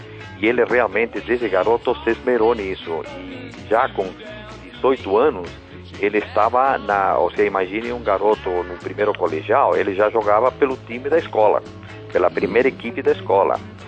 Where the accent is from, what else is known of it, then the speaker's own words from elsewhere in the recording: England, United Kingdom; Portuguese is a second language; moved away as an adult; now in Brazil; Eu sou inglês, eu moro 40 anos no Brasil, tenho filhos e netos brasileiros.